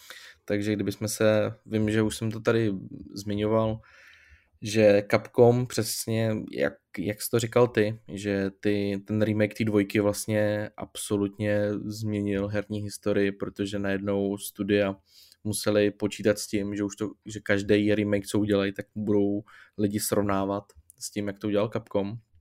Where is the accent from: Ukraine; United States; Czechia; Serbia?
Czechia; Central Bohemian Region; also born or lived in Prague; když mi bylo zhruba nějakých 6-7 let. A přestěhovali jsme se zrovna právě z Prahy, jakoby za Prahu s rodičema.